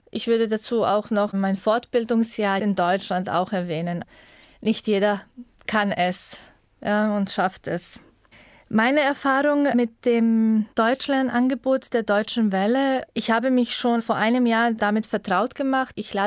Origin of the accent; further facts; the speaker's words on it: Bosnia & Herzegovina; German is a second language; also born or lived in Munich, Germany; Ich komme aus Bosnien und Herzegowina. Ich bin 1982 in München geboren.